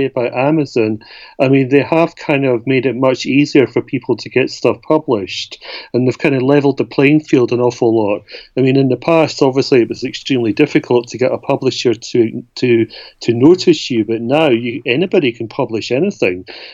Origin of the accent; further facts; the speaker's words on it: United Kingdom; now in Germany; I'm British. I am living in Germany with my German wife.